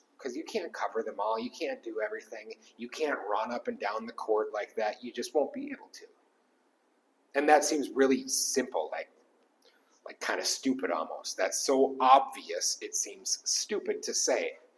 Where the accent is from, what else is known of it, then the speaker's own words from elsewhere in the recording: Wisconsin, United States; I'm from Wisconsin, which means if I'm going to use a sport analogy, I want to use American football.